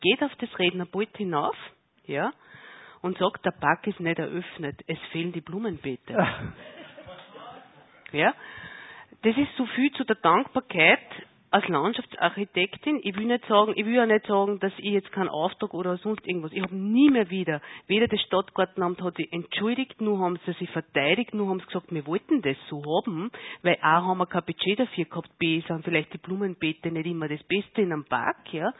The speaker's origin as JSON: {"language": "German", "town": "Linz", "region": "Upper Austria", "country": "Austria", "said": "Habe ich mich halt total als Linzerin gefreut"}